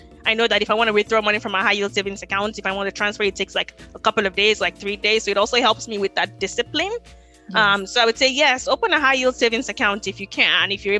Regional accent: Nigeria; English is a second language; maybe at least I was coming from Nigeria where there's no credit card.

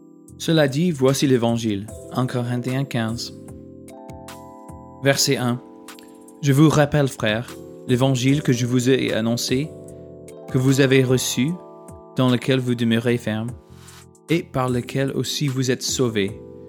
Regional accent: United States; accent: American; French is a second language; si vous êtes arrivé jusqu'ici, je vous remercie d'avoir supporté mon accent américain.

